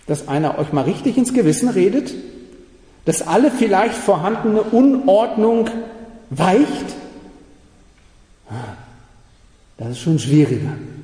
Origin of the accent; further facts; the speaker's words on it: Kiel, Schleswig-Holstein, Germany; also auch was für uns heute, nicht als Korinther, sondern als Kieler.